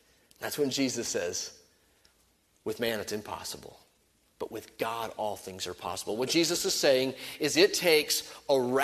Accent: United States; we're American folks, and I'm an American kid

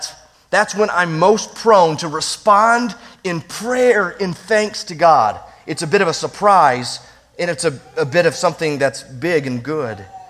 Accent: Detroit, Michigan, United States; I'm a Detroit Red Wings fan, born and bred in Detroit.

